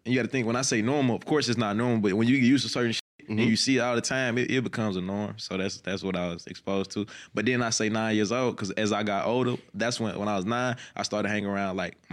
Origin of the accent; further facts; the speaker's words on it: Little Rock, Arkansas, United States; I'm from Little Rock.